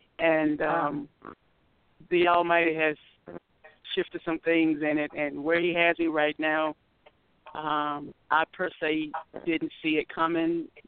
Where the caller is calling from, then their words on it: Washington, District of Columbia, United States; And I'm calling from Washington, D.C.